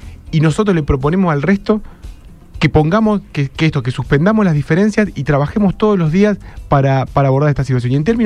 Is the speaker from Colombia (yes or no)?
no; Rosario, Santa Fe, Argentina; nosotros teníamos como sociedad, como rosarinos y rosarinas, ponernos de acuerdo